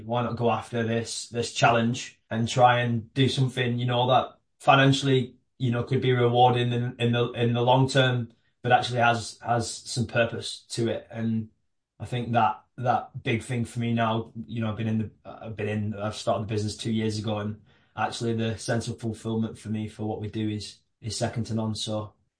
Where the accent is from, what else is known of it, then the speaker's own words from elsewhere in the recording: England, United Kingdom; accent: northern; Just outside of London. An hour on a train. My accent is a northern accent for anyone listening outside of the UK